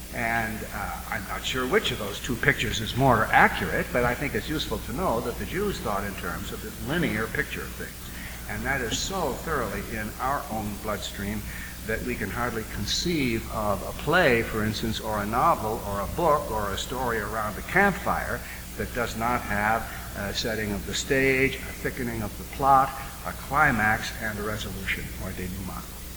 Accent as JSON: {"language": "English", "country": "United States", "moved": "yes", "lives_now": "Canada", "said": "but in Canada, I'm an American, actually an American citizen still, but we've been living and working in Canada for 12 years now"}